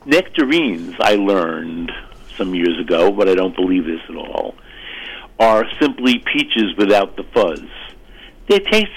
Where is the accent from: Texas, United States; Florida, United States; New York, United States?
New York, United States; Brooklyn; You know, I'm from Brooklyn. It's the center of the world here.